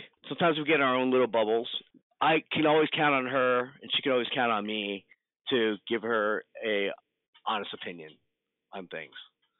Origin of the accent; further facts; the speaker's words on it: Pasadena, California, United States; I grew up in Pasadena, so Art Center was a school that I really wanted to go to.